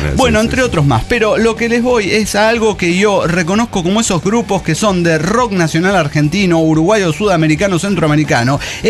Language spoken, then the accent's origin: Spanish; Oaxaca, Mexico; de Oaxaca, México.